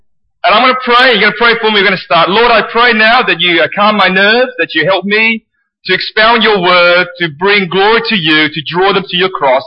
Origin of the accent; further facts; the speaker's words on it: Perth, Western Australia, Australia; For those who don't know me, I'm from Perth.